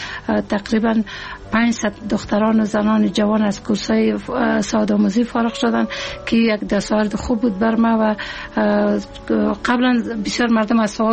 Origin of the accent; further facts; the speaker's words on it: Ghorband, Parwan, Afghanistan; also born or lived in Kabul; که ما در 56 سال قبل در یک فامیلی روشن فکر به دنیا آمدیم و مکتب دوره ابتدایی را در غربند اتمام رساندیم و دوره لیسه را در لیسه شدرانی شهر کابل تمام کردیم.